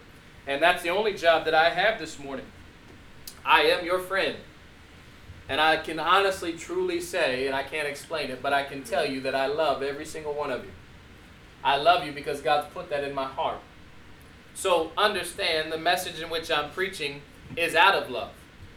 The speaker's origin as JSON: {"language": "English", "country": "United States", "said": "As an American, just spoiled rotten."}